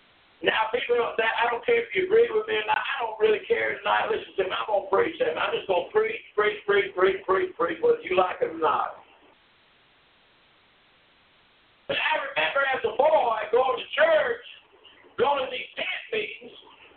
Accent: United States; I don't know why God allowed me to be born in America, but He did. And while I'm here, and since I am an American

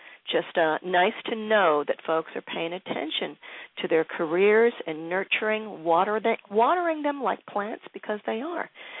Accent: Philadelphia, Pennsylvania, United States; my friend Mary might not know this, who lives in Philly, my hometown.

